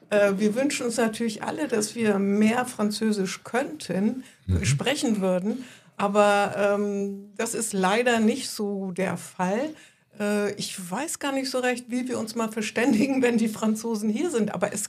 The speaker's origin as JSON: {"language": "German", "region": "Bremen", "country": "Germany", "tie": "born or raised there", "also_born_or_lived": "East Germany", "said": "Gebürtig bin ich aus der ehemaligen DDR, aber in Bremen bin ich aufgewachsen und zur Schule gegangen. Mhm. Und ja, Bremen, da spricht man auch ein ziemlich gutes Hochdeutsch."}